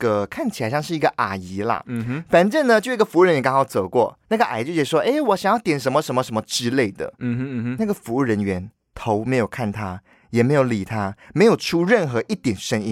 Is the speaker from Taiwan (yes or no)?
yes; Taiwan; accent: Taiwanese; 因为毕竟我讲话还是比较台湾腔，